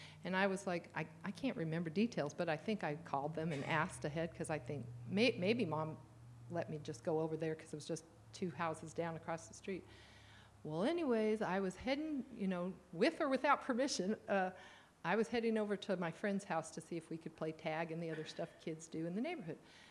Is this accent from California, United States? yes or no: yes; California, United States; Okay, I was raised in Southern California. I'm sure by any standards it's a Sodom and Gomorrah today, but at the time it was a pretty decent place